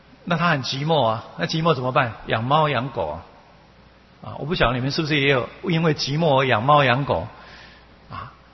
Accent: China; 我们中国人常一句话说：“你活得有没有用？”

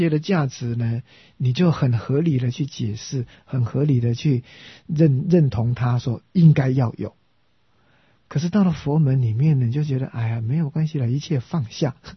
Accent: China; 所以到了我们中国呢，为什么我们中国人喜欢禅宗喜欢净土

